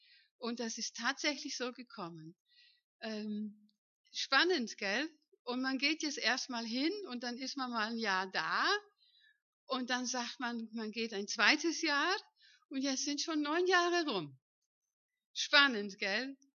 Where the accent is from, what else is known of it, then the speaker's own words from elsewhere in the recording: Lower Saxony, Germany; also born or lived in Netherlands / Altensteig, Germany; Ich bin in Holland geboren, in Ostfriesland aufgewachsen, im Norden von Deutschland. Dann war ich 15 Jahre im Schwarzwald zu Hause, in Altensteig bei Freudenstadt.